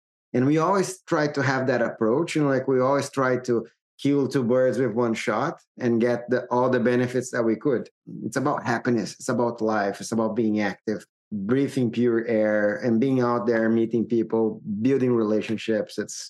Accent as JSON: {"language": "English", "country": "Brazil", "second_language": "English", "said": "like I'm originally from Brazil and like come from a modest family."}